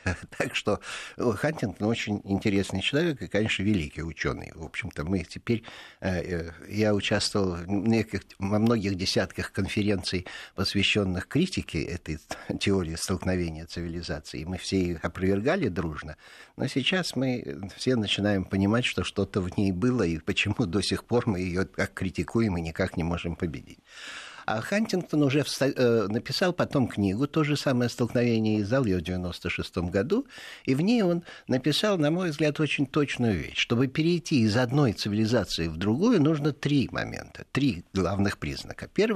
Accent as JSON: {"language": "Russian", "town": "Irkutsk", "region": "Irkutsk Oblast", "country": "Russia", "tie": "born or raised there", "said": "как лететь до Иркутска, моего родного города"}